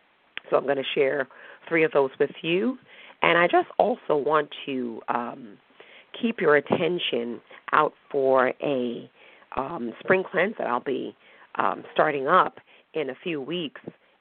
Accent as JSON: {"language": "English", "region": "Northeast", "country": "United States", "said": "at least not where I'm from. I'm from the Northeast."}